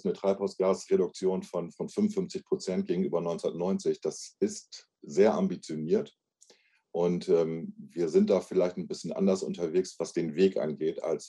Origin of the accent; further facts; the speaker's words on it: Bremen, Germany; ich bin gebürtiger Bremer, 1959 geboren, also jetzt schon 62 Jahre alt